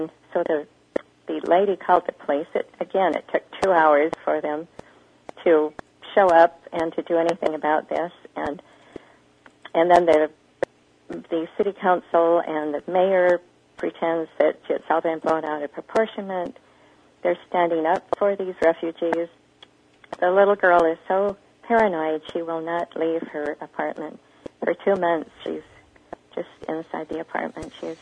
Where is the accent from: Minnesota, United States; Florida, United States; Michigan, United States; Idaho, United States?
Idaho, United States; Twin Falls, Idaho, which is just 2 hours away from where I grew up in Idaho, it's a little town of 45,000 population.